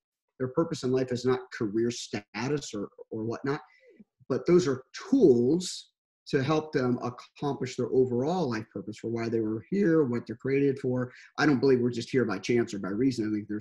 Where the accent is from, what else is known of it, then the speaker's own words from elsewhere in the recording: Pittsburgh, Pennsylvania, United States; So I'm from Pittsburgh. So I'm a big Steeler fan, Pirate fan, Penguin fan, all that stuff.